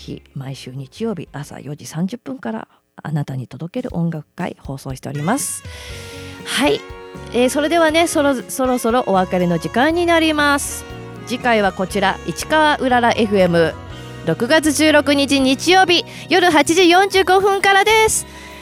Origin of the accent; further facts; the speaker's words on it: Gunma, Japan; 私の地元群馬会館で